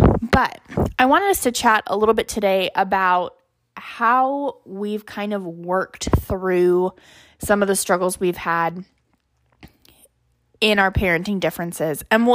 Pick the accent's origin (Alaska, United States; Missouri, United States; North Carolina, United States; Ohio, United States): Alaska, United States; He was growing up in Arizona. I was growing up in Alaska.